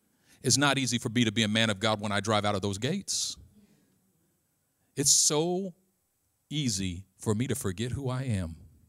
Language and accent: English; Oakland, California, United States; I'm trying to be a Christian, but I'm from East Oakland.